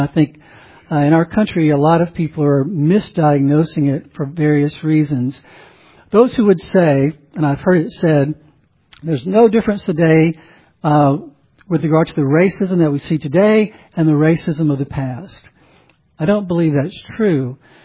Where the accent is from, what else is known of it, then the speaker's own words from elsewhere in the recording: the South, United States; I grew up in the South.